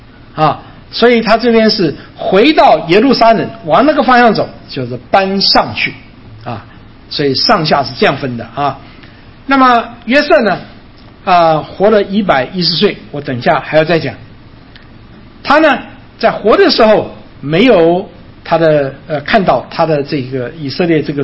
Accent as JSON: {"language": "Chinese", "country": "China", "said": "所以我们从我们中国人的老观念，这个落叶归根"}